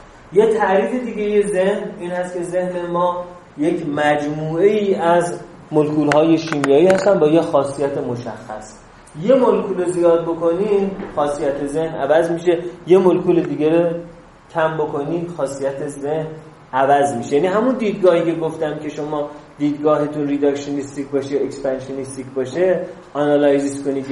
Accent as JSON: {"language": "Persian", "town": "Zabol", "region": "Sistan and Baluchestan", "country": "Iran", "tie": "born or raised there", "said": "من میگم زابل شهر خودم رو میگم"}